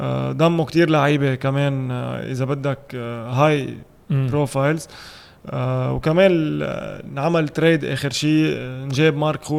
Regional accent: Lebanon; نحن كلاعيب لبناني

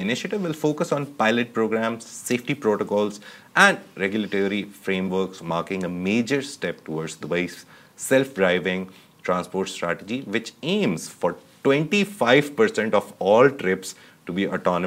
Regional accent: United Kingdom; But if now, as a British national, you're outside the country and you have assets there, you're paying taxes on them even.

